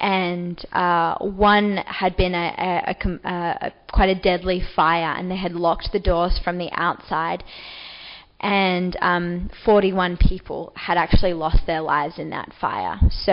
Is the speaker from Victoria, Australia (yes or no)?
no; Manly, New South Wales, Australia; now in Bilgola Plateau, Australia; From the Northern Beaches. So I live in Bilgola Plateau now, but I grew up in Manly.